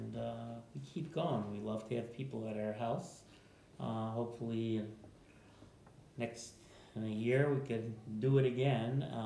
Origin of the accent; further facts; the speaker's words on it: Buffalo, New York, United States; I was born in Buffalo. I was told by my parents that when I came out of the hospital, I came into their new home in North Buffalo. And I lived there until I went to college.